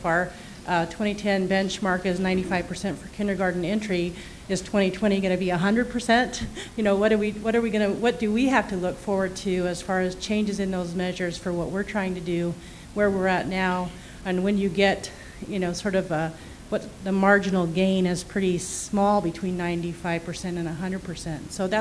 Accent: Washington, United States; I'm from Washington State

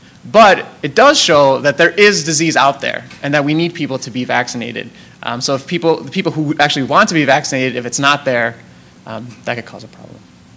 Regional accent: San Diego, California, United States; Again, I'm from San Diego. Last month, we had a measles outbreak.

